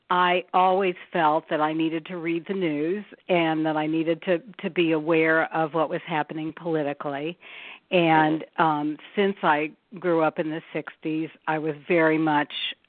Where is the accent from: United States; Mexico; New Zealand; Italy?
United States; Kansas City, Missouri; now in Greensboro, United States; I grew up in Kansas City, Missouri.